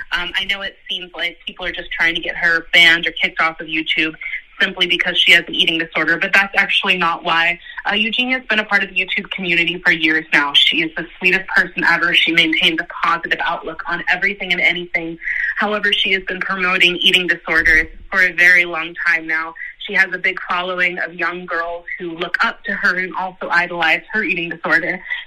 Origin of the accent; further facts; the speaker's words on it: Los Angeles, California, United States; I'm from Los Angeles, California.